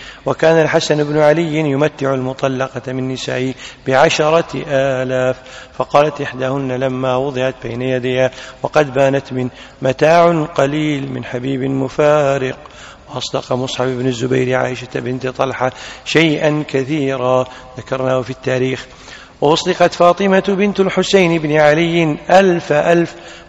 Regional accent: Kuwait; عندنا بالكويت حطت الدولة حاطة 6,000

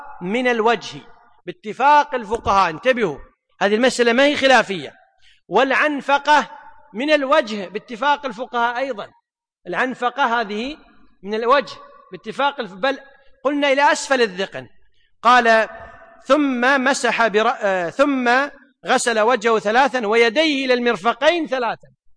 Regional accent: Kuwait; احنا نسميه باصطلاح من أهل الكويت طاسة

